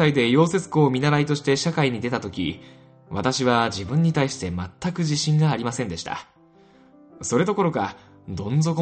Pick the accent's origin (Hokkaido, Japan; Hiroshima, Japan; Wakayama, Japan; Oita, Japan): Hokkaido, Japan; born there; 生まれは北海道です。今年55歳になります。